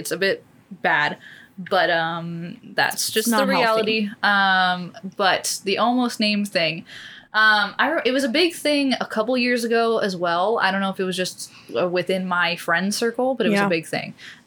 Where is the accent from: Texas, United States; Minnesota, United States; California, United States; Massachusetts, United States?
California, United States; Los Angeles; also born or lived in New York City; I am from Los Angeles, California, but I was actually born in New York City, New York.